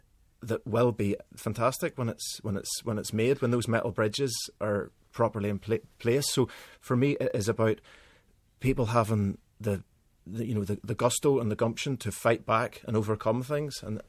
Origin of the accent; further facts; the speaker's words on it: Glenarm, Northern Ireland, United Kingdom; also born or lived in Larne; I love Larne. I was born there and I grew up in Glenarm and I do love the place